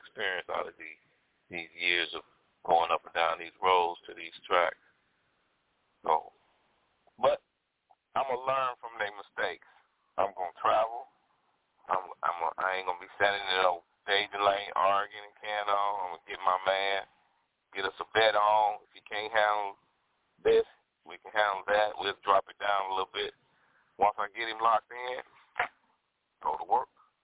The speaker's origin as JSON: {"language": "English", "town": "Detroit", "region": "Michigan", "country": "United States", "tie": "born or raised there", "said": "that's my hometown."}